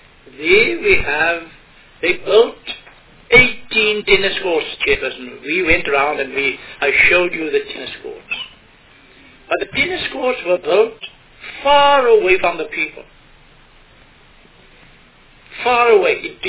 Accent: Eastern Cape, South Africa; we, you know, we're from the Eastern Cape. And that is why I'm so passionate about it.

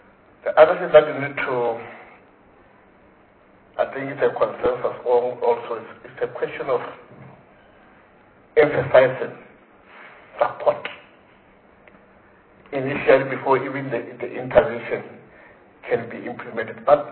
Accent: Senegal; But I think to conclude, my colleague from Senegal, because I'm also from Senegal, one would make an appeal.

